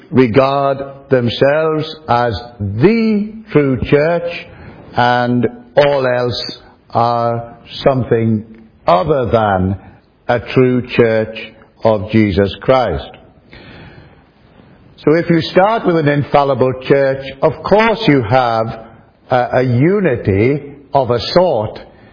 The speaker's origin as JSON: {"language": "English", "region": "Northern Ireland", "country": "United Kingdom", "said": "not coming as an Englishman from Northern Ireland to tell you all what you should be doing"}